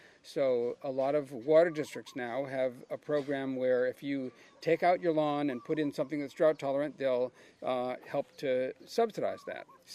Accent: Maunawili, Hawaii, United States; now in California, United States; Well, it's quite a transition because I grew up in Manawili, which is on the wet side of Oahu, and very high rainfall every year.

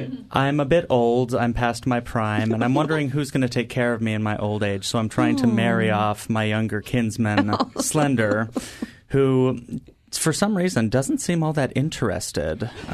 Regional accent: Oregon, United States; now in Fairbanks, United States; I came up from Oregon originally to serve with Vista.

